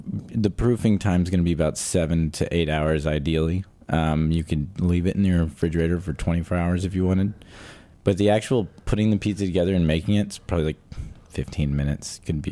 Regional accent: Texas, United States; I grew up in Texas, and in a small, like, there was a Sicilian farming community there in Texas.

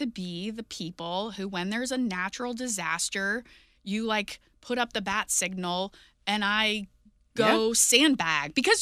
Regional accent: Colorado, United States; Like I grew up in Jeffco.

